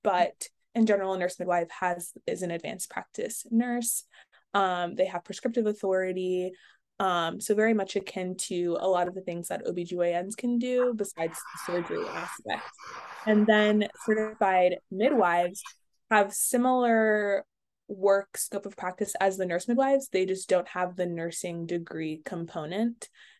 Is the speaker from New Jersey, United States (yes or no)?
yes; New Jersey, United States; Yeah, so I'm from New Jersey